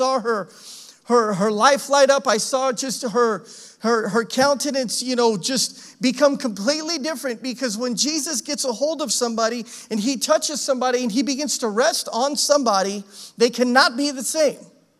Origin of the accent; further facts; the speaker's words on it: Idaho, United States; When I grew up in Idaho, we used to have forest fires every summer.